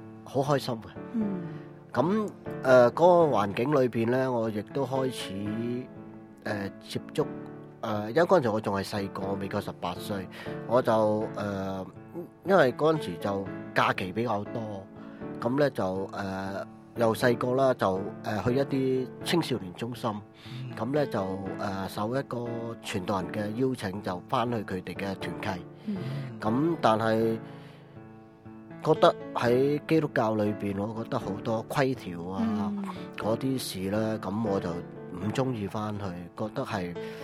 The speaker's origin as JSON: {"language": "Cantonese", "country": "China", "said": "因為我哋中國人就多數啤酒啊、白蘭地啊"}